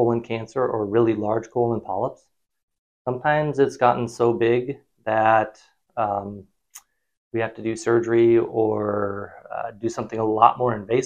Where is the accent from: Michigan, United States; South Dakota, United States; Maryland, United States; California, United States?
South Dakota, United States; Huron; I grew up in Huron, went to medical school here in South Dakota